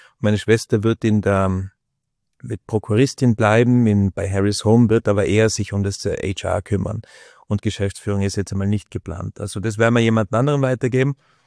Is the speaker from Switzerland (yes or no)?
no; Austria; now in Germany; Es ist nicht so leicht als Österreicher, man ist halt immer ein Ausländer dort, gell?